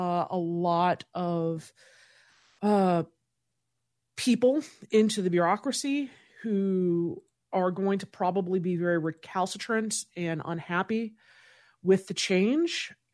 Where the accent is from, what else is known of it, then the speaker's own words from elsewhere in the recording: Kentucky, United States; and I'm originally from Kentucky